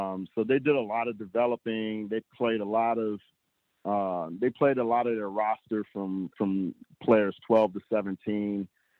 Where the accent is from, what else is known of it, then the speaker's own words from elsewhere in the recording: Brooklyn, New York, United States; Man, I'm from Brooklyn.